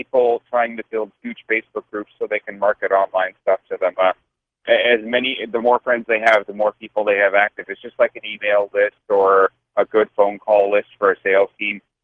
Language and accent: English; Dallas, Texas, United States; I think that's because I'm from Dallas, and growing up in Dallas, if you weren't a Cowboys fan, you like got hit with a brick